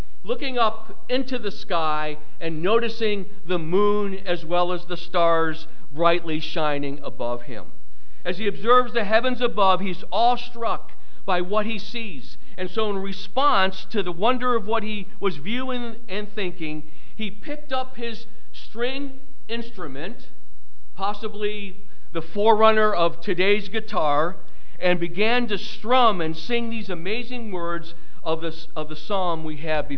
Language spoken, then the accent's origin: English; Oklahoma, United States; when he found out that I was from Oklahoma, he began to pepper me with questions about what had happened.